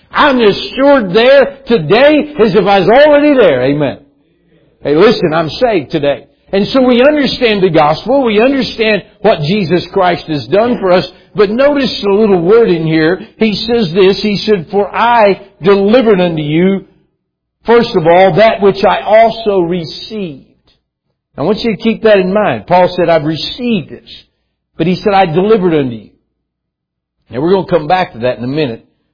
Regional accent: West Virginia, United States; I'm from West Virginia. We have our own English dialect.

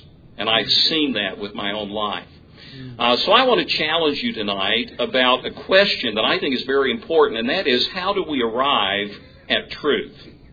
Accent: Tennessee, United States; I was raised in East Tennessee. I did not grow up in a Christian home.

